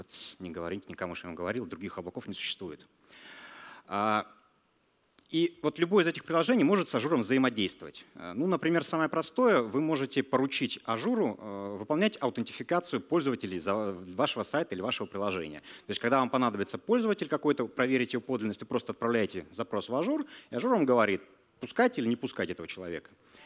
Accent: Novosibirsk, Novosibirsk Oblast, Russia; Я тоже из Новосибирска.

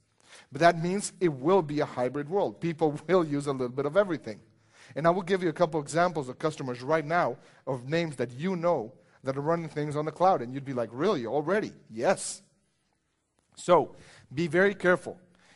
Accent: Mexico; I'm from Mexico, by the way, so I'll give you one small saying.

